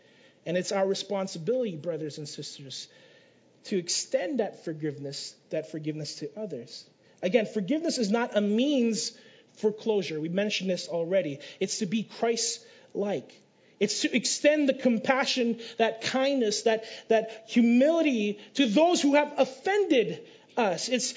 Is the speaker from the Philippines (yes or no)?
yes; Philippines; I'm Filipino, so I can't speak Greek.